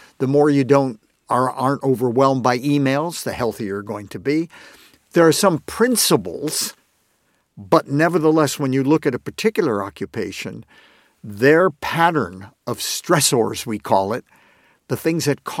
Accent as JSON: {"language": "English", "town": "Hollywood", "region": "California", "country": "United States", "said": "I'm from Hollywood originally, by the way."}